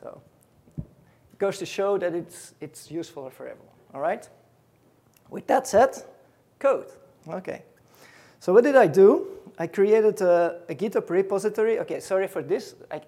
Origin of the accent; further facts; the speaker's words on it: Belgium; I'm from Belgium. So if you like beer and chocolates, I'm the guy.